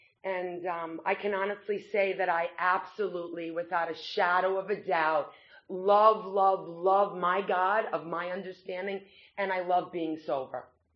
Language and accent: English; Brooklyn, New York, United States; accent: Brooklyn; You could probably tell I'm from Brooklyn, New York. I haven't been able to get rid of the accent quite yet.